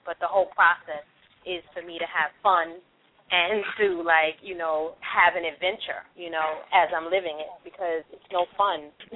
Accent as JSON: {"language": "English", "town": "The Bronx", "region": "New York", "country": "United States", "said": "I'm from New York. I'm from the Bronx, girl. My father is from North Carolina."}